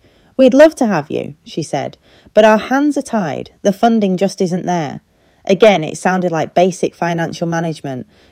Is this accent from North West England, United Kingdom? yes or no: yes; Manchester, North West England, United Kingdom; I grew up on the Benchill Estate in Withenshaw, watching my Tamil dad leave for his shift at Manchester Airport every morning at 5 a.m.